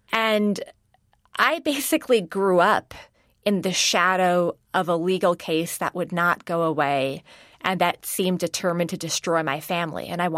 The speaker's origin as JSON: {"language": "English", "country": "Morocco", "tie": "born or raised there", "lives_now": "United States", "said": "while my family is originally from India, I was born in Morocco and we had a relatively stable life there."}